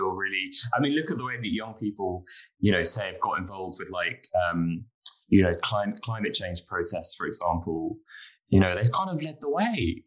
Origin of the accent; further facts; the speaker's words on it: London, United Kingdom; I grew up in London and I know, you know, London can be so cold.